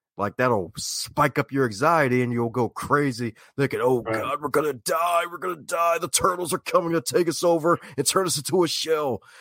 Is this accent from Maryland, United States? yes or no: yes; Baltimore, Maryland, United States; accent: Southern; But yeah, I'm actually from Baltimore, believe it or not.